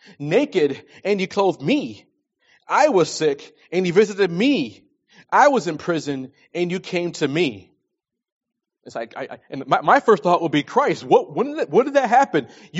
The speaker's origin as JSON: {"language": "English", "region": "New York", "country": "United States", "said": "I'm from New York, okay? Trust me. New York is full of scam artists, okay?"}